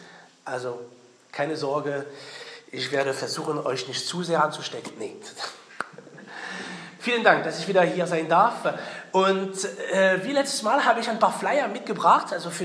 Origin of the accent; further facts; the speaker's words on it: France; German is a second language; weil, wie Sie es hören, bin ich selber Franzose.